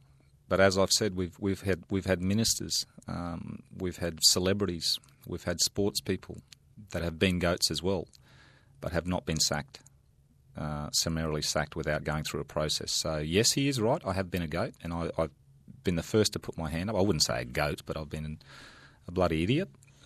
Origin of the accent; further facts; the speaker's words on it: Australia; and as an Australian